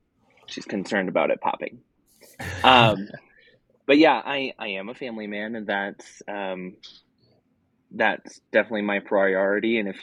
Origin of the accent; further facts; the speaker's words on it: Minnesota, United States; I used to snowshoe in the winter growing up in Minnesota just to slow it down.